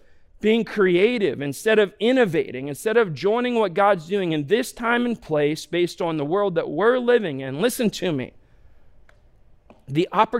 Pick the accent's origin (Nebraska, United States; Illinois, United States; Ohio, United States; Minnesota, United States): Ohio, United States; I grew up in Northeast Ohio